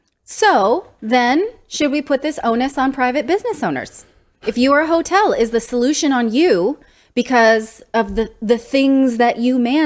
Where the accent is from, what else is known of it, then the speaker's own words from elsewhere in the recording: California, United States; Now, as a Californian, I find these images really hard to understand.